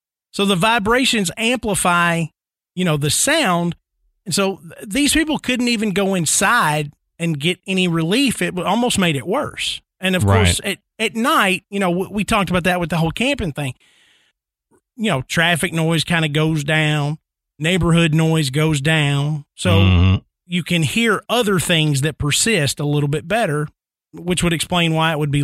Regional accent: Nashville, Tennessee, United States; even growing up in Nashville, I have been out camping so far that it's been quiet enough

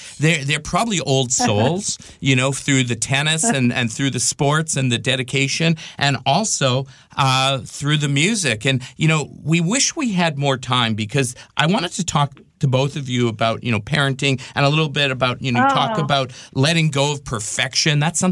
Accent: Canada; I'm Canadian

